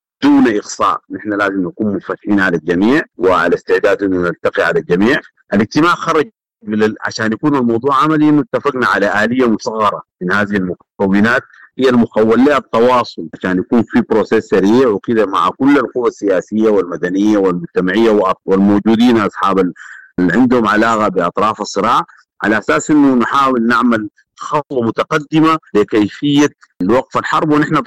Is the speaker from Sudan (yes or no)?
yes; Sudan; وانه كلنا كسودانيين عارفين مدى اهميه الاتصالات